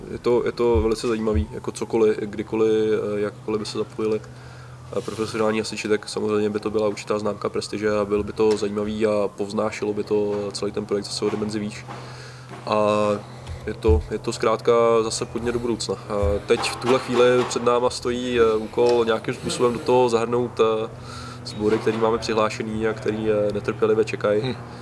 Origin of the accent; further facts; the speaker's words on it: Slovakia; já jsem národností Slovák, konec konců občas to prosákne na tom profilu, protože já tak nějak z principu se Slováky komunikuju prostě slovensky